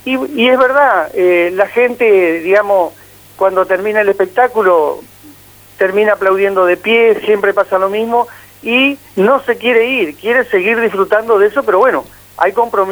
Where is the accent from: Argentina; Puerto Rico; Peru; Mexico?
Argentina; en nuestra vida, digamos, como argentinos